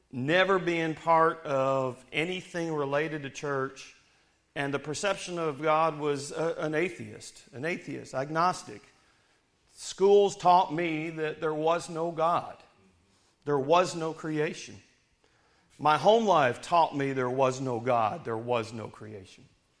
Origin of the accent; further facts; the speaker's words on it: New York, United States; Growing up in Western New York, yes, the Yankee in the room is up here near Niagara Falls.